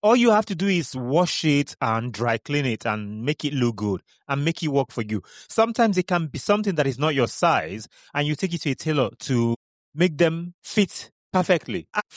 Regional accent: Kano, Nigeria; If you know Kano State, so I grew up in Kano and I went to secondary school in Enugu.

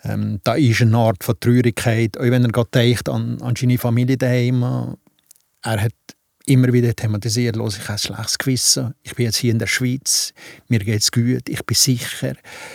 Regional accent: Afghanistan; now in Germany; Ich komme aus dem Hinterland von Afghanistan.

